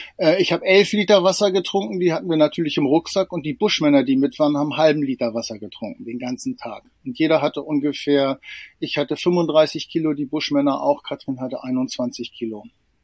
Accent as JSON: {"language": "German", "region": "Lower Saxony", "country": "Germany", "tie": "born or raised there", "said": "Ich bin auf dem Land groß geworden, in einem kleinen Dorf in der Nähe von Spiekeroog-Neufeld an der Nordseeküste."}